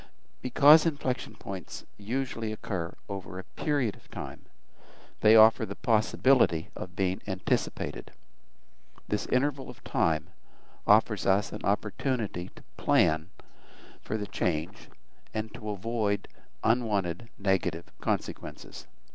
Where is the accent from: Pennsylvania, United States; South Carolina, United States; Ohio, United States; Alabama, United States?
Pennsylvania, United States; Altoona; It was in 1954 and 1955 at the junior college in my hometown in Altoona, Pennsylvania.